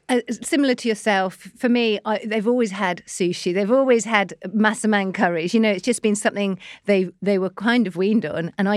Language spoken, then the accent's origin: English; Qatar; I was brought up in the Middle East. So I lived there till I was 8. So again, my first meals out were Indian meals because there's a really big Indian community in Qatar where we live.